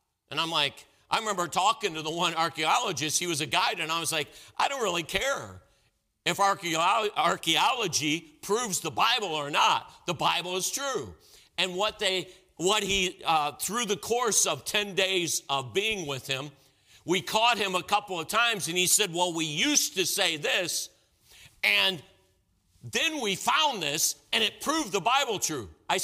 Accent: Cleveland, Ohio, United States; All right, I mentioned this morning that I grew up in Cleveland, Ohio.

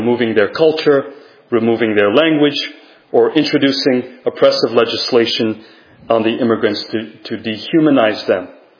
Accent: Rhode Island, United States; to Rhode Island, which is my home state, by the way.

